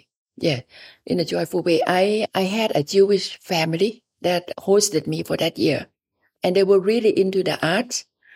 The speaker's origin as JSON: {"language": "English", "country": "Thailand", "tie": "born or raised there", "second_language": "English", "said": "I did. I went to a missionary school and I learned English, but I was very good at writing and reading English, but I never spoke in English."}